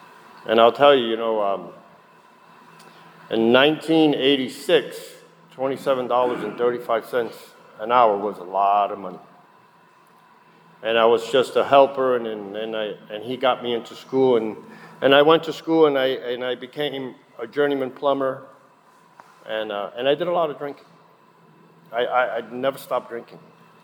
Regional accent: Union City, New Jersey, United States; also born or lived in Puerto Rico; I was born in the Caribbean, in a little island called Puerto Rico. And I was raised in the Garden State of New Jersey.

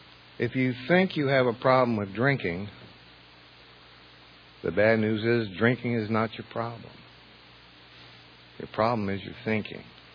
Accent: New Orleans, Louisiana, United States; I'm from New Orleans, Louisiana, and the way we say it is, I got good news and I got bad news.

